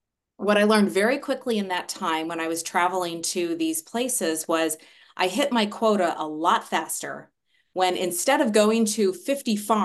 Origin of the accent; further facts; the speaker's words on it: Indianapolis, Indiana, United States; And so I came back to Indianapolis, which is my hometown